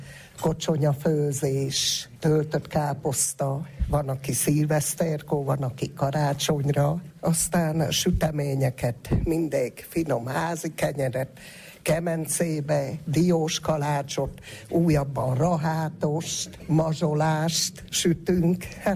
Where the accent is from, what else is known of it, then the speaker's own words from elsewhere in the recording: Geges, Borsod-Abaúj-Zemplén, Hungary; born there; én is itt születtem. A gegesi szokások nem olyan különösek